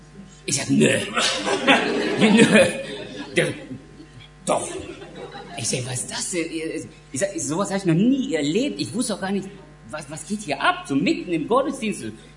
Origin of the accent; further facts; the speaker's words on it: Germany; accent: Russian German; 76 kamen meine Eltern nach Deutschland und ich bin im Prinzip hier in Deutschland aufgewachsen, bin hier zur Schule gegangen. Sicher hört man meinen russlandsdeutschen Akzent noch raus